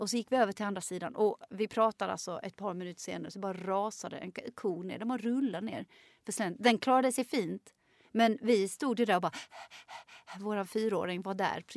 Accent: Lund, Skåne, Sweden; med tanke på att jag är uppvuxen i Lund och aldrig hade hört talas om den förrän i vuxen ålder.

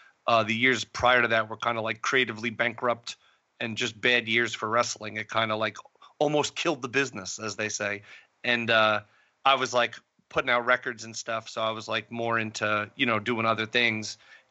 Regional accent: Queens, New York, United States; You know, like growing up in New York. I grew up in Queens, New York

